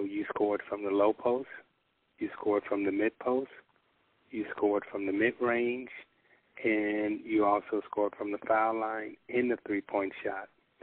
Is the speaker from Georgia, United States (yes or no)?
no; Chicago, Illinois, United States; Well, Chicago, you know, I'm from Chicago